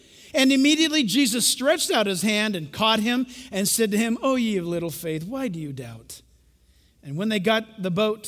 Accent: California, United States; I grew up in California. We've seen all this stuff.

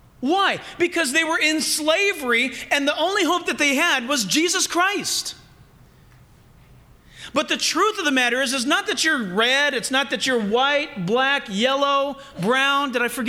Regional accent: United States; because I'm an American, when I think of slavery, I think of Black America and early America and slavery.

